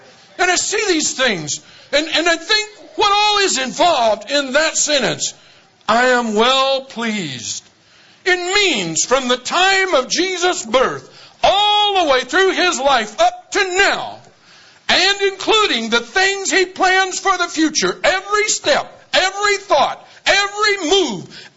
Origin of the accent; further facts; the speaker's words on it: Iowa, United States; I grew up in Iowa, and I've seen a blinding snowstorm until the entire earth was covered with 3 feet of snow